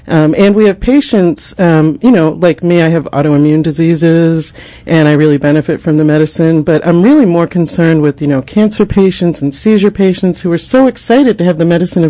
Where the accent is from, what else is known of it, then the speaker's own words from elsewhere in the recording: Boston, Massachusetts, United States; You know, I am from Boston. In Massachusetts, you have to grow indoors.